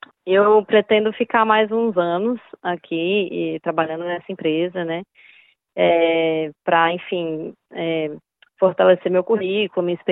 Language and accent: Portuguese; Brazil; Com as pessoas da minha terra e, enfim, que eu amo demais, né? A cultura brasileira e sempre vivenciei muito a cultura brasileira muito a fundo, assim, né? Quando eu estava no Brasil